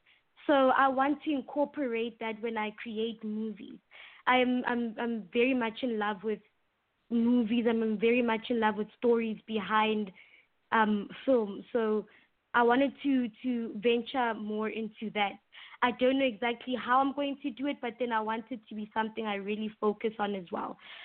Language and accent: English; Witbank, Mpumalanga, South Africa; I'm in Witbank most of the time, which is my hometown.